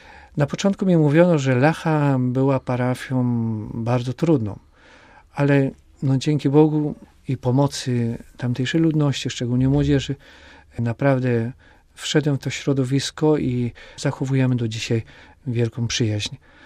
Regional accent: Bąszynki, Lubusz Voivodeship, Poland; Ja pochodzę z parafii z Bąszynek. To jest diecezja zielonogórsko-gorzowska.

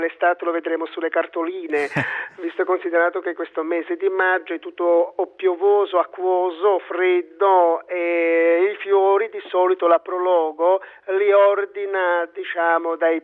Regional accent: Croatia; now in Italy; vengo dalla vicina, forse per qualcheduno lontana, Croazia. Sono nato sul Danubio, entroterra, un confine naturale tra Croazia, Ungheria e odierna Repubblica Serbia.

